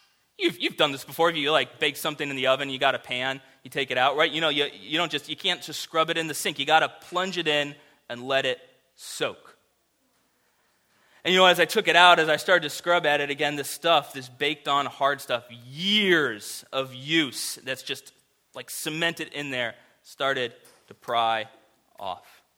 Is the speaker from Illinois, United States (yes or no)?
no; Florida, United States; now in St. Louis, United States; And I grew up in Florida, and I hate to break it to you, every day in Florida is grilling season. We've got like two seasons in Florida.